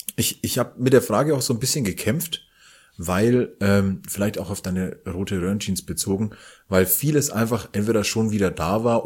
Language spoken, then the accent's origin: German; Bavaria, Germany; accent: Franconian; als Franke mit rollendem R